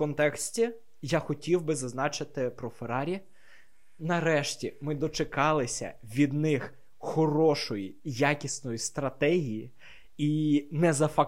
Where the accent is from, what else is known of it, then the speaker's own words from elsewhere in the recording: Kharkiv, Kharkiv Oblast, Ukraine; Я вже думав, доведеться згадувати, що я з Харкова з Салтівки.